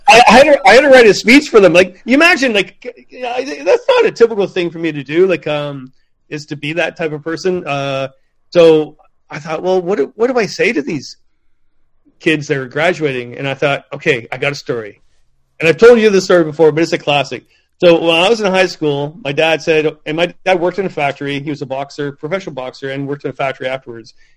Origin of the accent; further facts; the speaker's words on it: Ontario, Canada; I said, guys, I'm from Ontario.